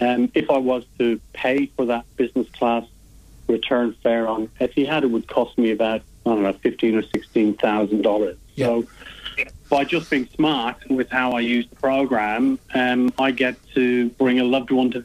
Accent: Ireland; now in Australia; I'm originally Irish, Macca. I've been living in Australia for nearly 20 years

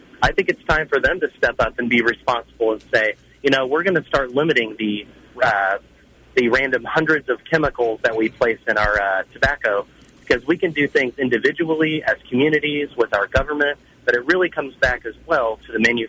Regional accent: Kansas City, Missouri, United States; born and raised in the Kansas City area.

